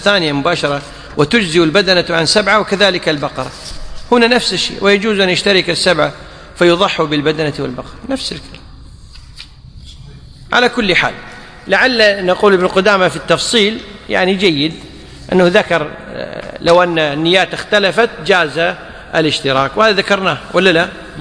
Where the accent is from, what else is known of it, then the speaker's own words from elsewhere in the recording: Kuwait; حتى عندنا بالكويت، أندر من النادر أن تجد إنسان يذبح مثلا أنثى